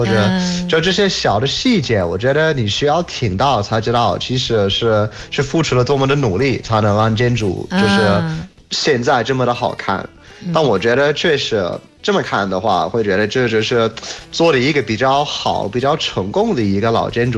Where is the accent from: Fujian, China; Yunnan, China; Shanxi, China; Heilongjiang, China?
Heilongjiang, China; Harbin; 因为我当时也是从哈尔滨过来的。